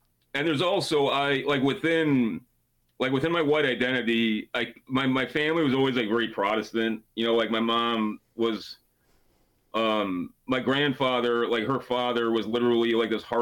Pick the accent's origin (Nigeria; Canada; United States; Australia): United States; Illinois; I mean, I grew up on the North Shore of Chicago, yeah, which is a really nice hood. Like, it's like an awesome place to live, but it's also the town that white flight built.